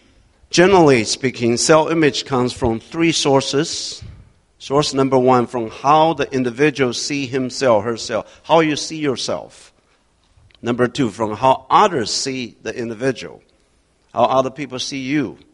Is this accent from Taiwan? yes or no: yes; Taiwan; English is a second language; I was born and raised in Taiwan. I remember in my upbringing, I observed the families, our peers.